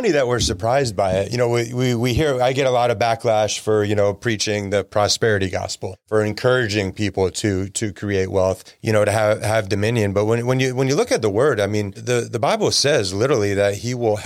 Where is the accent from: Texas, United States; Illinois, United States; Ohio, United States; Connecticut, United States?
Connecticut, United States; Milford; And shortly after that, I'm back in my hometown of Milford, Connecticut, and sitting in a Sunday church service.